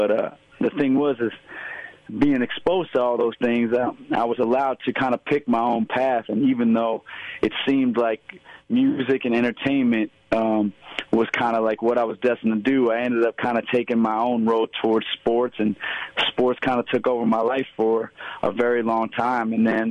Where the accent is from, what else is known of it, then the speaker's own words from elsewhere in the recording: New York City, New York, United States; also born or lived in Montana; I was born in Montana, and my whole family's from there, but we were out in New York City from the beginning of my life